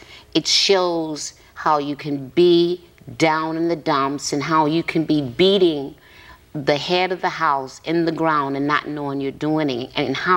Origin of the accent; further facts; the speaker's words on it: Alabama, United States; I'm from Alabama. You couldn't do much else, okay?